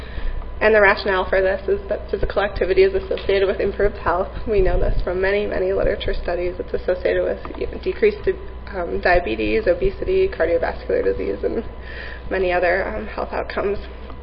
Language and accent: English; Midwest, United States; We were just chatting that we're from the Midwest and there's snow up there.